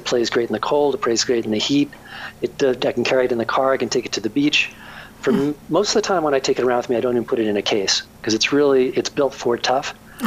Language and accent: English; New Jersey, United States; also born or lived in New York City; I was born in New York City, but when I was two, my brother and I, my parents moved out to very rural New Jersey.